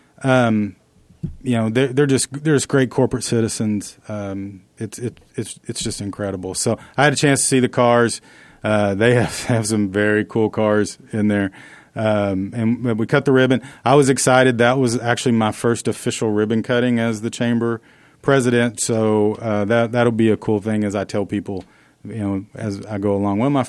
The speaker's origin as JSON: {"language": "English", "region": "Oklahoma", "country": "United States", "accent": "Oklahoma", "said": "And I'm trying to tone my Oklahoma accent down a little bit."}